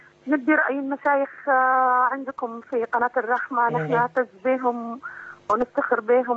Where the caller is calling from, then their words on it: Zawiya, Zawiya District, Libya; أنا في مدينة الزاوية